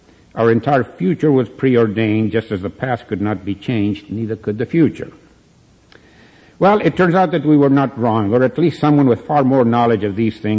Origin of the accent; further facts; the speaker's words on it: Argentina; I was born and raised in Argentina